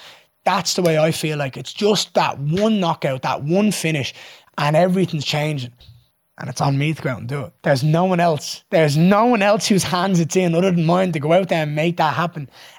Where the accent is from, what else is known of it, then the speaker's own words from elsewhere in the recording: Dublin, Leinster, Ireland; I'm born and bred in Dublin, Ireland. I've grown up here my entire life.